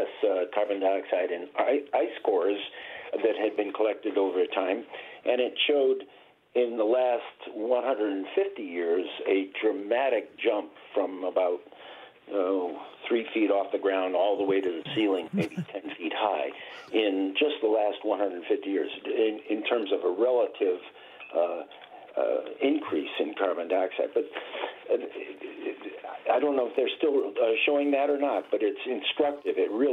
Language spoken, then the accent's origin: English; Cleveland, Ohio, United States; I was originally from Cleveland, Ohio, and the Natural History Museum there has a long wall